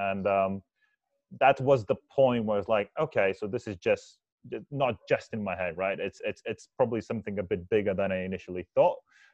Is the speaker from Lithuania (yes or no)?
yes; Lithuania; now in United Kingdom; I'm an immigrant in this country, in the UK. I'm from Lithuania originally.